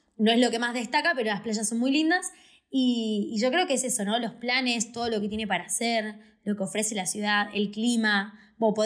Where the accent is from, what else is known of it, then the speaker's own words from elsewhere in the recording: Mar del Plata, Buenos Aires Province, Argentina; yo que vengo de Mar del Plata también valoro muchísimo que haya mar cerca